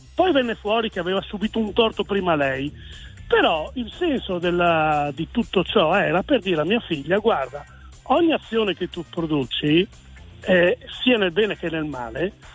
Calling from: Udine, Friuli-Venezia Giulia, Italy; Siamo da Udine, buona giornata a tutti.

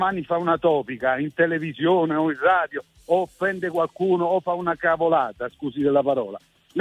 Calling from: Latina, Lazio, Italy; Io volevo esprimere la mia, siamo da Latina.

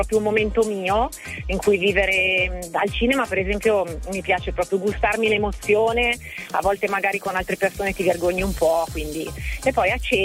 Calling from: Lombardy, Italy; Sono della provincia di Monza e Brianza.

